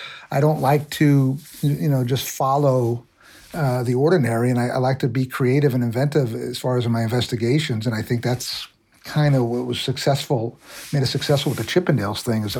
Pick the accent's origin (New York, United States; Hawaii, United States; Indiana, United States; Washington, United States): New York, United States; I mean, he looked like, you know, I'm from New York.